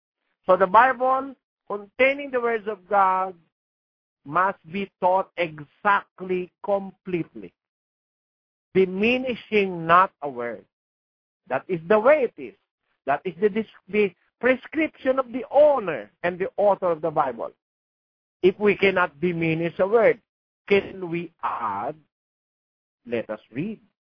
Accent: Philippines; English is a second language; I am a Filipino. I speak Tagalog. I understand a little of Spanish and a little of Portuguese. I also understand a little of English.

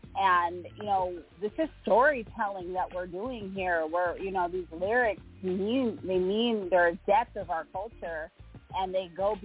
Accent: Phoenix, Arizona, United States; also born or lived in Southern California; I grew up in Phoenix, Arizona, and in Southern California, so I just fell in love with West Coast and East Coast hip hop.

